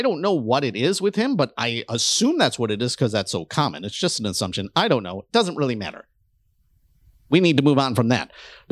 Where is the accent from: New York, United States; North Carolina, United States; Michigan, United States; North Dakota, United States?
Michigan, United States; Detroit; I grew up in Detroit. That's all I ever saw.